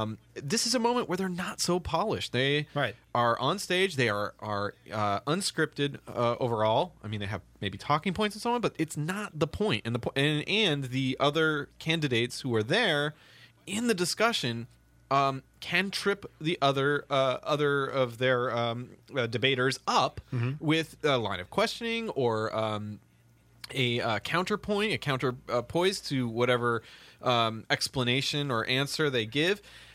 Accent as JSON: {"language": "English", "region": "Washington", "country": "United States", "tie": "born or raised there", "said": "Jay Inslee from my home state."}